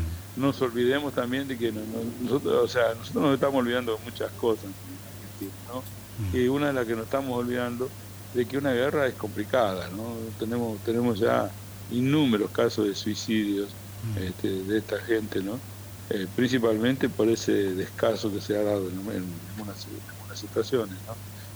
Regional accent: Argentina; el respeto que me tienen a mí como argentino afuera

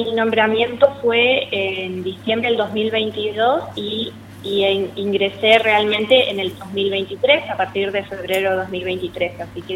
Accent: Chaco, Argentina; moved away as an adult; now in Misiones, Argentina; Yo soy de Chaco, pero en el 2007 vine a Misiones a estudiar genética

